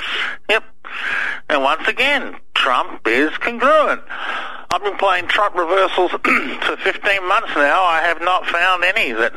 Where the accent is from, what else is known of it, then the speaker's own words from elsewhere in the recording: Australia; accent: Aussie; Is my Aussie accent getting thicker, Jeff?